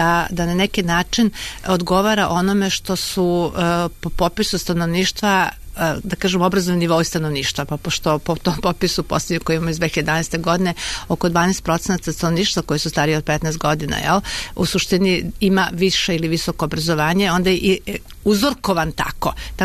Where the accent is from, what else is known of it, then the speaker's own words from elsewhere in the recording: Serbia; kod nas u Srbiji